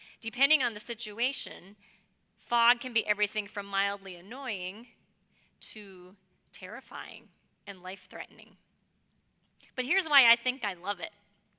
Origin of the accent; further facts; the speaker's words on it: North Dakota, United States; you know where I grew up in North Dakota, there wasn't a lot of water, certainly not standing water.